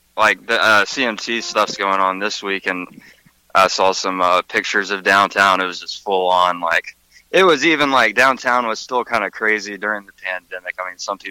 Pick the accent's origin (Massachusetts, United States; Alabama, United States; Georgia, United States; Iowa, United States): Georgia, United States; Atlanta; born there; also born or lived in Athens; now in Nashville, United States; No, I'm originally I was born in Atlanta, and I went to school at UGA, so I lived in Athens, Georgia for a good bit, and then eventually just kind of felt it was the right move to head to Nashville for a bit.